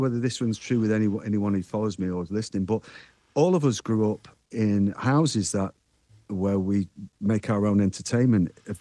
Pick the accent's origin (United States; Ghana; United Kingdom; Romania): United Kingdom; Manchester, North West England; So it's in you, you know, even if you grow up in Manchester.